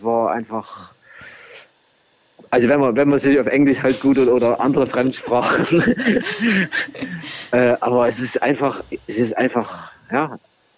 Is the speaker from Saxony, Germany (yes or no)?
yes; Saxony, Germany; born or raised there